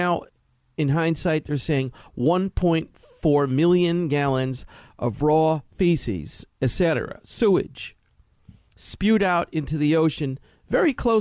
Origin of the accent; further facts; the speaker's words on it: New York City, New York, United States; Because I'm from the East River in New York. East River, New York.